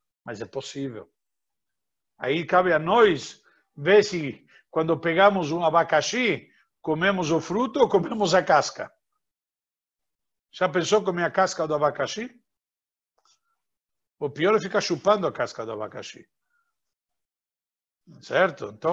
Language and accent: Portuguese; Argentina; Portuguese is a second language; now in Brazil; Eu sou da Argentina e vim morar no Brasil.